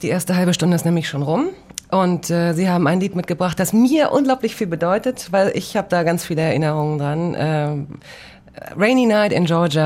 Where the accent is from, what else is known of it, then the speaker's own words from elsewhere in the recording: Hanover, Lower Saxony, Germany; der Fußballverein Hannover 96 gegründet wurde. Meine Heimatstadt